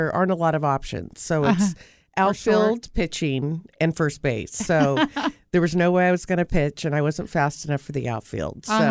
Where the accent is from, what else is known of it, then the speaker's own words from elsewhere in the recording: Hanford, United States; Soccer was probably my first love. But because they didn't have girls teams back in the day in Hanfo